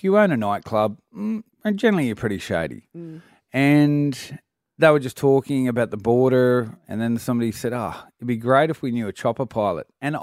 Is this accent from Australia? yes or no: yes; Australia; And being an Australian, I got a little bit of a break if I didn't understand the rules. The accent cut me a few breaks.